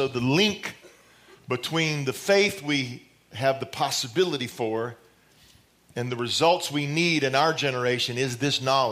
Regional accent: Dallas, Texas, United States; that's just the Cowboys who I grew up in Dallas.

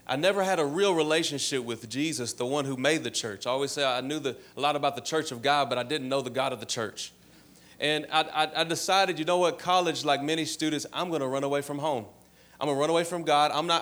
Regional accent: Louisville, Kentucky, United States; Now, I'm black. I'm from Louisville, Kentucky, and I grew up on 90s hip-hop.

